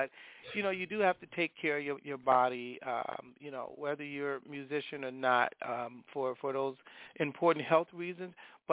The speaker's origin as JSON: {"language": "English", "town": "Chicago", "region": "Illinois", "country": "United States", "said": "Well, first of all, I'm originally from Chicago. That's my base."}